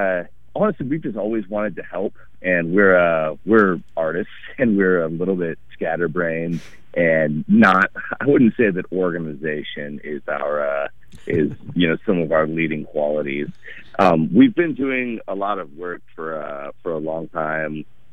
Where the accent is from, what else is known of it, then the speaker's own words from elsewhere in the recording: Alaska, United States; we're from Alaska, and that's where we grew up. We grew up in a small town in Alaska, and we've got the opportunity to kind of travel the world.